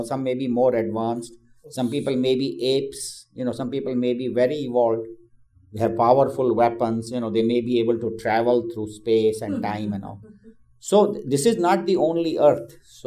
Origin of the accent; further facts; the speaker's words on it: India; I grew up in India. I lived in India for 26, 27 years.